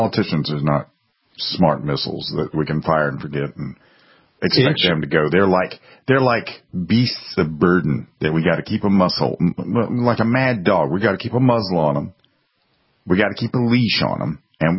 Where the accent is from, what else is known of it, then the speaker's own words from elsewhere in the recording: North Carolina, United States; I come from North Carolina. Most of the … comes from North Carolina.